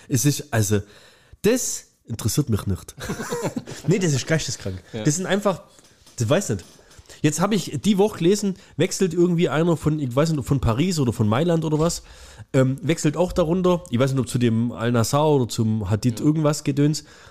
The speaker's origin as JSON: {"language": "German", "town": "Dresden", "region": "Saxony", "country": "Germany", "said": "ich komme aus Dresden."}